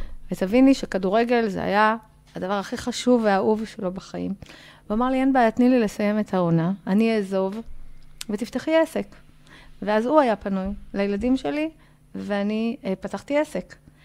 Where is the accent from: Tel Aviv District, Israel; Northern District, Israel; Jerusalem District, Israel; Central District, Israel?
Tel Aviv District, Israel; Ramat Gan; ואני גדלתי ברמת גן.